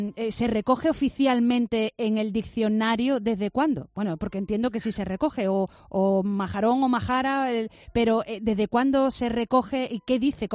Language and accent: Spanish; Málaga, Andalusia, Spain; de nuestra forma de ser, de nuestra forma de hablar de aquí de Málaga